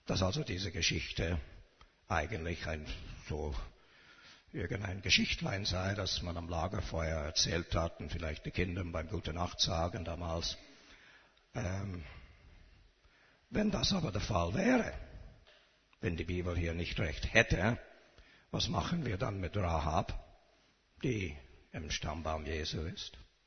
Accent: Canada; German is a second language; Als Kanadier, oben auf einem Hügel, habe ich ein Schild gesehen.

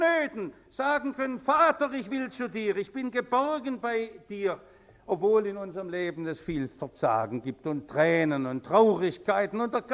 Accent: Stuttgart, Baden-Württemberg, Germany; Ich bin ja in Stuttgart in der Trümmer noch aufgewachsen.

